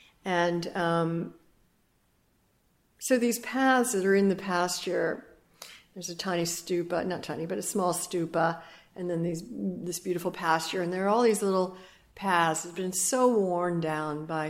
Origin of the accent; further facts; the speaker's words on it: New York, United States; moved away as an adult; now in Berkeley, United States; first out to California from New York, being a New Yorker for my whole life, really. Jump over to California, try it out, be a New Yorker living in California.